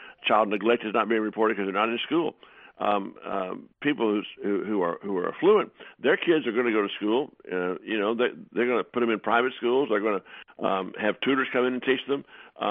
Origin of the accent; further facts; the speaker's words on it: Texas, United States; Well, look, I grew up in Texas, and my high school was 25% Hispanic.